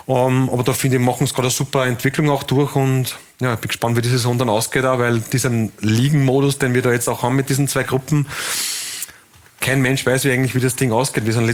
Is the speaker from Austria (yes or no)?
yes; Ried im Innkreis, Upper Austria, Austria; Also ich bin einmal Rieder.